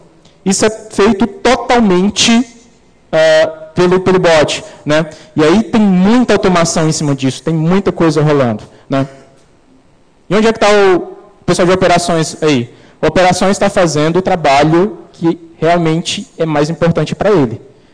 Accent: Ceará, Brazil; Eu sou cearense, viu, pessoal?

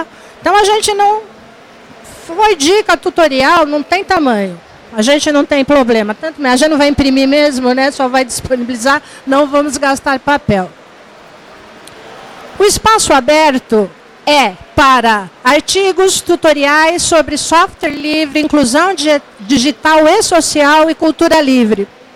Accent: São Paulo, Brazil; Eu sou de São Paulo, eu sou uma das editoras.

